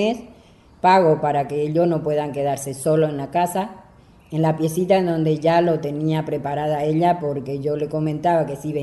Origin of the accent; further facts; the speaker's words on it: Paraguay; moved away as an adult; yo soy de Paraguay. Vengo de una familia, primero cuento de lo que somos, como de una familia de muchos hermanos, éramos 13 hermanos